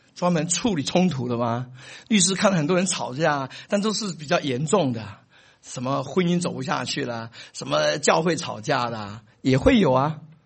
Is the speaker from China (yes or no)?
no; Taiwan; 那其实我从台湾来，我出生在一个农村的家庭哈，在一个乡下长大的